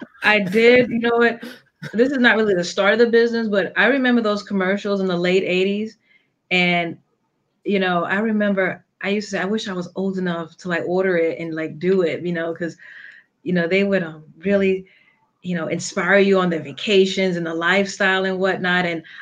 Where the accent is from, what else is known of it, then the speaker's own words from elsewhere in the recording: New York City, New York, United States; I'm originally from New York City.